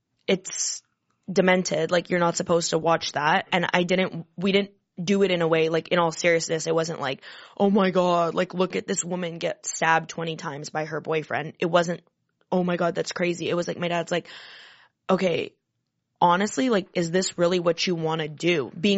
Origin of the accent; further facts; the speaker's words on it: Canada; And I'm like, it's because I'm Canadian.